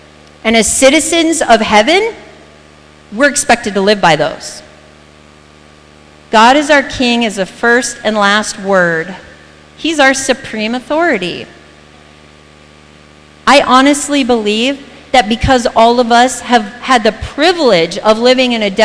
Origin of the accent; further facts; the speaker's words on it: United States; I get that you guys don't like gum, but I do, and I'm an American, and it's legal in America